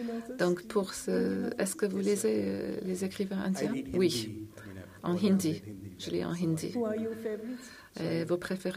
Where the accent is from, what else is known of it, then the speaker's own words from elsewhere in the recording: Malaysia; je suis malais, parce que je viens de la Malaisie.